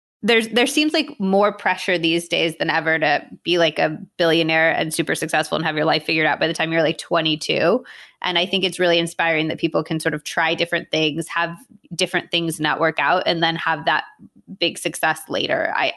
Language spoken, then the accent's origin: English; California, United States; now in New York, United States; I'm from California. I live in New York now. And I'm always like, should I move back to California